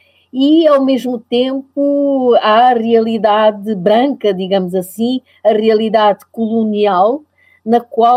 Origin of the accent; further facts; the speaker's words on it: Angola; born there; Eu não direi para todo o território que é hoje Angola, nomeadamente o sítio onde eu nasci é um lugar onde a língua portuguesa chega muito tarde